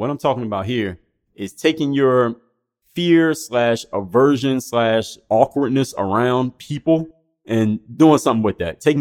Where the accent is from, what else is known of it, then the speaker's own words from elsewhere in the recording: Philadelphia, Pennsylvania, United States; And Philadelphia is a great city. I'm from Philadelphia.